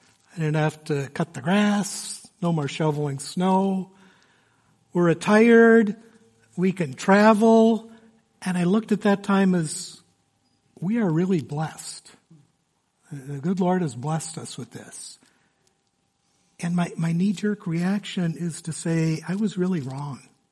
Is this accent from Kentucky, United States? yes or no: no; Braham, Minnesota, United States; I grew up in Minnesota, about an hour north of here. I went to high school in Braham, Minnesota. and went to St. Stephen's Lutheran Church in Braham.